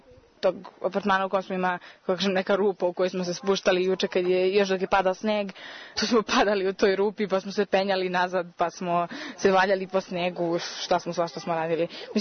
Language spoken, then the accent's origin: Serbian; Belgrade, Serbia; dolazim iz Beograda i na Tari sam sa porodicom za vreme zimskog raspusta.